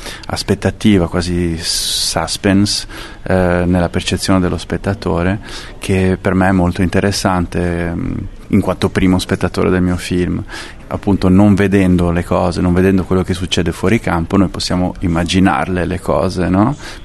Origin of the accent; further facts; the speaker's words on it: San Giorgio al Tagliamento, Veneto, Italy; nel mio paese, da dove vengo, San Giorgio al Tagliamento.